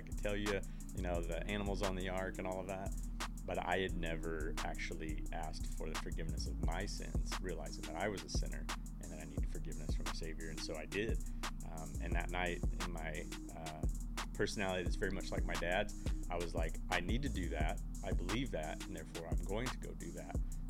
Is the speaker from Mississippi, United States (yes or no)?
yes; Columbus, Mississippi, United States; So we were grew up in the South. I grew up in Columbus, Mississippi, and just my mom taking us to church all the time.